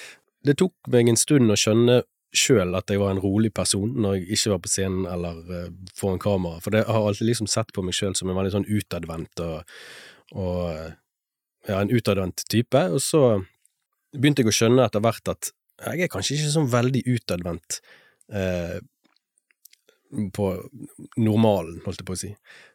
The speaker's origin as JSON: {"language": "Norwegian", "town": "Fana", "region": "Vestland", "country": "Norway", "said": "Ja, så jeg er fra Fana, og jeg gikk på Skjold skole"}